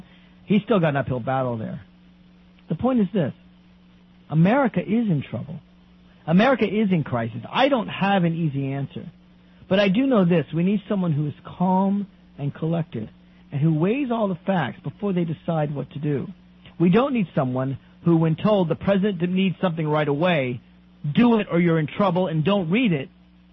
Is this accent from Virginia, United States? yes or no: yes; Virginia, United States; And I think he'd win my home state of Virginia.